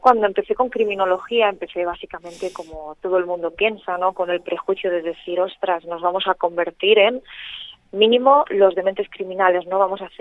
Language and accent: Spanish; Elche, Valencian Community, Spain; born there; yo soy ilicitana de nacimiento, yo soy nacida en Elche